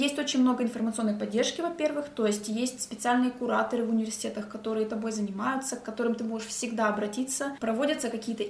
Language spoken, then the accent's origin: Russian; Kostomuksha, Republic of Karelia, Russia; жить в Петрозаводске, в Костомукше, в моем родном городе